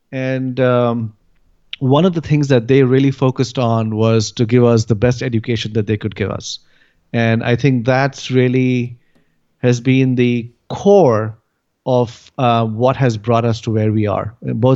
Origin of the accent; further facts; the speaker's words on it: Mumbai, Maharashtra, India; moved away; I grew up in India in a city called Bombay, which is now called Mumbai. I still have a tendency to call it Bombay just because that's what it was before I left India. And I was raised there.